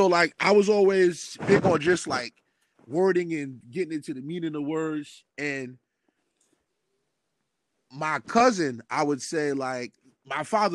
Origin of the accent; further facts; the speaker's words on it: New Jersey, United States; again, I'm from Jersey. I'm from the East Coast. So I would be up here, but a lot of times in the summers, I would go down south to South Carolina.